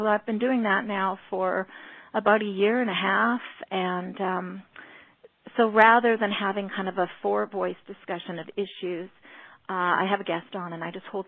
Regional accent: Alberta, Canada; listen, I'm from Alberta, Canada, but I do have a background in media and production and writing.

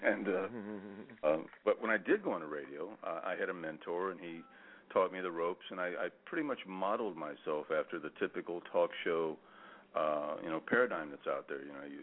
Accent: Missouri, United States; they had offered me to write to Weird Missouri because I'm from Missouri originally.

